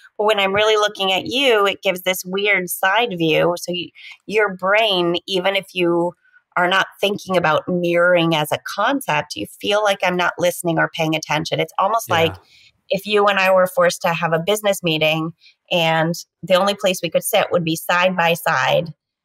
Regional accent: United States; And so for me as an American, that's almost too much overlap in the sentences, but that's very cultural.

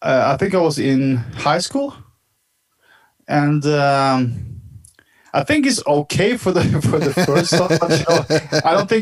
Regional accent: Norway; he think it was cool that I was from Norway

